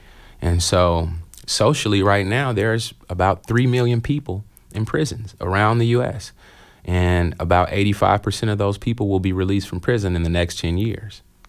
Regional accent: Detroit, Michigan, United States; also born or lived in Bloomington; I was born in Bloomington, and I was raised in Detroit.

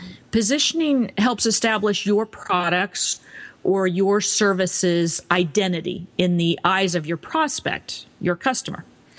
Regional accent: Kansas City, United States; now in New York City, United States; from growing up in Kansas City to New York City, where I live now, to Paris, France, to Venice, Italy.

